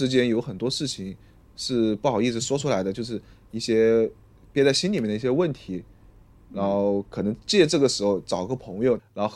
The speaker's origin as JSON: {"language": "Chinese", "country": "China", "said": "这个也是我们中国人一个鄙视链吧"}